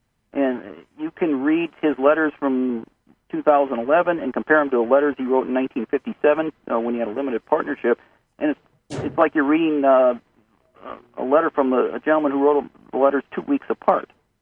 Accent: Midwest, United States; I'm a Midwesterner too, and I grew up not too far from Interstate 80, and Omaha is right on Interstate 80 as well.

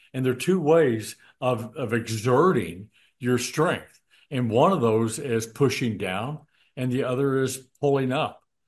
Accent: Illinois, United States; also born or lived in Missouri; now in Houston, United States; I love Houston, Texas. I came from Southern Illinois, went to Missouri, and then from Missouri came here, and I wish I came to Houston years before that.

